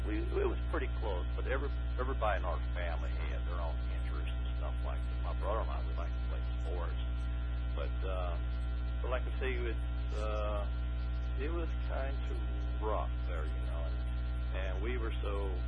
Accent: Cincinnati, Ohio, United States; born there; I was born in Cincinnati, Ohio.

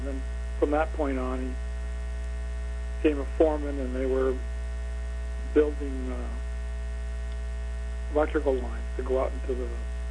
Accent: Burlington, Vermont, United States; born there; I was born in Burlington, Vermont, November of 1945.

